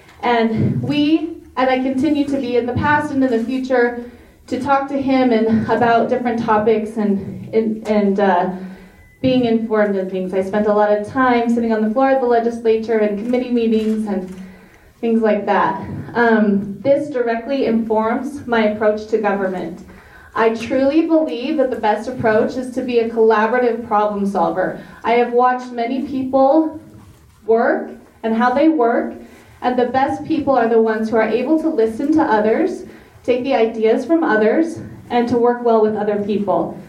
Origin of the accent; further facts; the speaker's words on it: Utah, United States; I grew up in Utah County. I've lived in American Fork for 7.5 years now